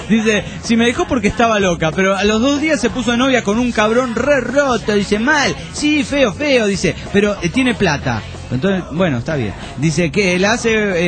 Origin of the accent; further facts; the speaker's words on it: Necochea, Buenos Aires Province, Argentina; Tengo 19 años y soy de Necochea, provincia de Buenos Aires, Argentina.